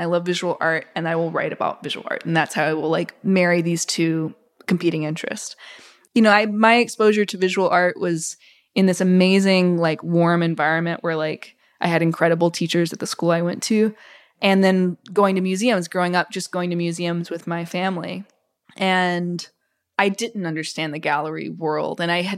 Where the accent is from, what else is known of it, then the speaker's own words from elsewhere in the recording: Mississippi, United States; I think I have sometimes had a resistance to talking about like growing up in Mississippi